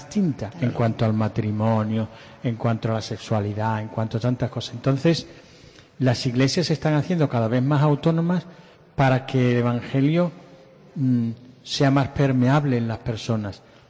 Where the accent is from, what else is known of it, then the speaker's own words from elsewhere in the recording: Málaga, Andalusia, Spain; la Semana Santa de Sevilla o de Málaga, de donde vengo